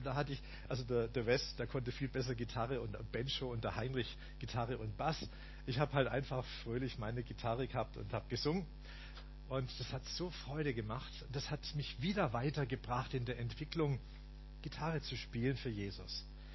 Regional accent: Stuttgart, Baden-Württemberg, Germany; fragte mich ein 10 Jahre älterer Mann aus meiner Heimatgemeinde in Stuttgart, der Martin Mast, ob ich ihn auf seinen Auftritten begleiten würde

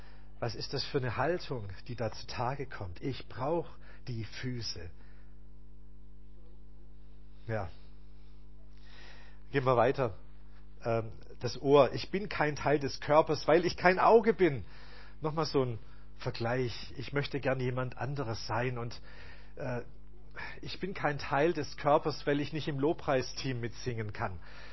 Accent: Stuttgart, Baden-Württemberg, Germany; Ich bin Schwabe, das wisst ihr. Aus dem Herzen Stuttgarter.

